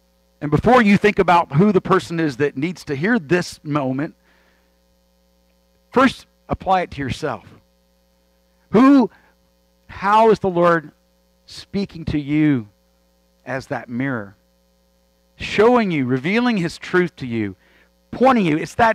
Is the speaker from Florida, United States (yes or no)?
yes; Jacksonville, Florida, United States; and I'm from Jacksonville